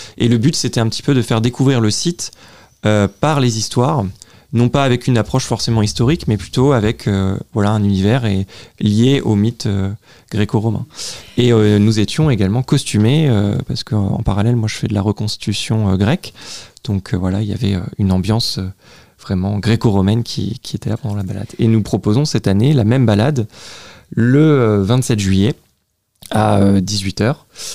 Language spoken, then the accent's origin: French; Pontvallain, Pays de la Loire, France; nous sommes tous de Pont-Valin, nous avons repris ce cours d'eau comme emblème